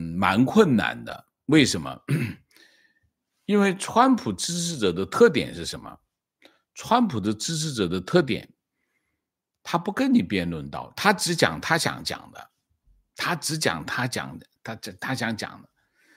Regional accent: China; 我中国人的丛林社会和其他的丛林社会还有些区别。

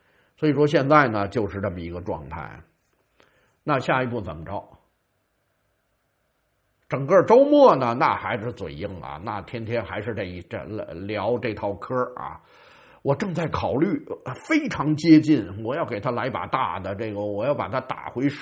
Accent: Beijing, China; 我们北京话讲抽押去

